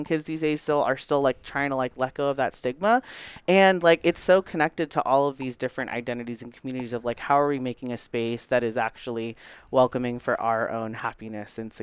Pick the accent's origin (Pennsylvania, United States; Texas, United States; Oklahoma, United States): Texas, United States; My family is Indian and I grew up in Texas.